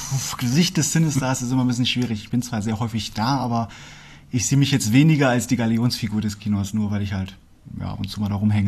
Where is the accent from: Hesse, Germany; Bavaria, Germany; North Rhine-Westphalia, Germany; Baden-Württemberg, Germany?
Hesse, Germany; Herbststein; now in Fulda, Germany; Aber ja, ich bin halt auf dem Dorf aufgewachsen, Herbststein, klar, aber ich hat mich relativ dann schnell auch nach Fulda gezogen, als ich mit dem Studium angefangen habe.